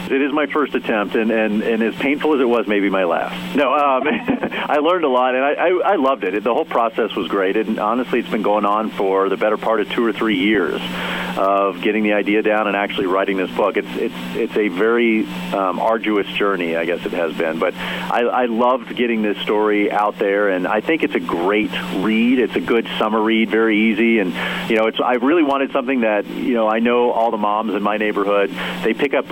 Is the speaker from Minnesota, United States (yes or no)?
no; Dallas, Texas, United States; That is where I'm from. Born and raised in Texas, and I grew up in Dallas, Texas, but lived all over and traveled all over